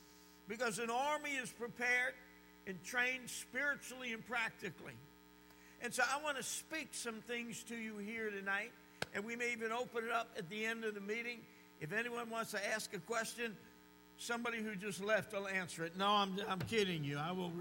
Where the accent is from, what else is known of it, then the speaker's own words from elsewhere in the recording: New Jersey, United States; You know, I'm from New Jersey